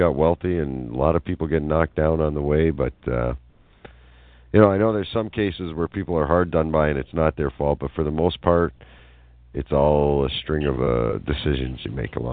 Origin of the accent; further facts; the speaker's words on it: Canada; You know, and I come from Canada, which is more socialist